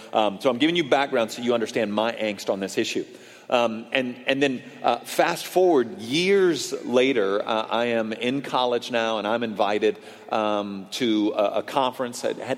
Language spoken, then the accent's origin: English; Washington, United States; born there; also born or lived in Sault Ste. Marie, Michigan / Bay Area, California; now in Dallas, United States; I was born outside of Seattle, Washington. I lived in Sault Ste. Marie, Michigan for just a couple of years, and then was in the Bay Area.